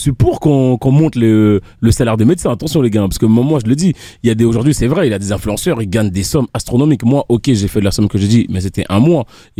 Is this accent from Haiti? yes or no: yes; Haiti; les gens, ils savent que moi, je viens d'Haïti.